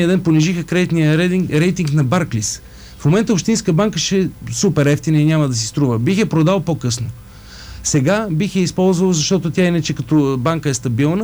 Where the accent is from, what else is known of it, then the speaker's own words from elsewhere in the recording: Sofia, Sofia City, Bulgaria; Аз съм софиянец от няколко поколения.